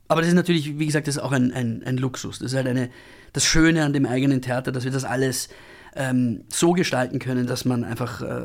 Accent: Austria; Und das ist nicht groß geschrieben bei uns in Österreich.

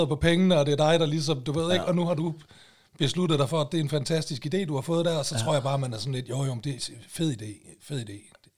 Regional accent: Aalborg, North Denmark Region, Denmark; Har du hørt, at mine forældre de flytter fra Aalborg

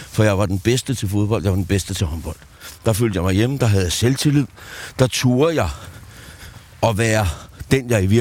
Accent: Kongens Lyngby, Capital Region of Denmark, Denmark; I selveste Kongens Lympe.

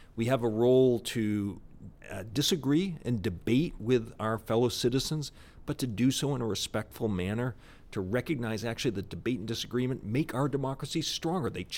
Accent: Boston, Massachusetts, United States; now in Dallas, United States; So I moved to Dallas in March of last year, 2022. Thank you. It's good to be here. I'm still adjusting. I'm from the Boston area.

